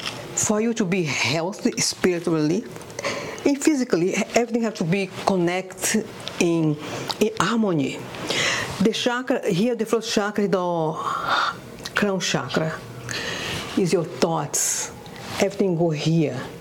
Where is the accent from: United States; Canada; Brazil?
Brazil; I'm from Brazil.